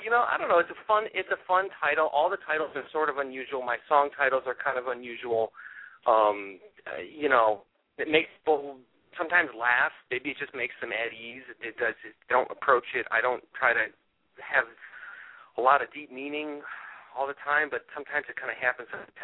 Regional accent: Rochester, New York, United States; He's based in my hometown of Rochester, New York

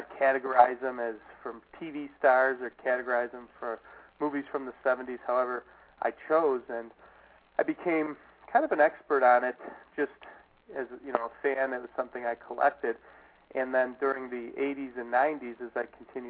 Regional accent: Chicago, Illinois, United States; I was in a bar in my hometown of Chicago

